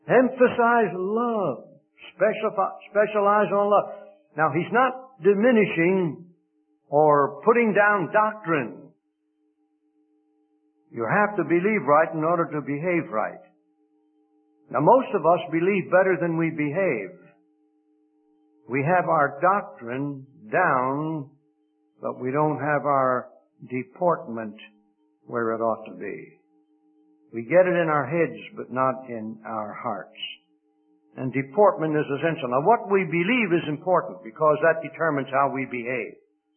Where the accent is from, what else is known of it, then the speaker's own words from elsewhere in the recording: Philadelphia, Pennsylvania, United States; I was raised in Philadelphia. It's no longer the city of brotherly love.